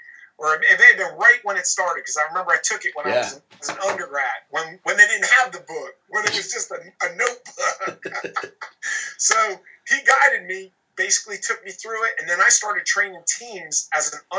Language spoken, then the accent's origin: English; New Jersey, United States; I'm from Jersey originally, but I'm in the South now.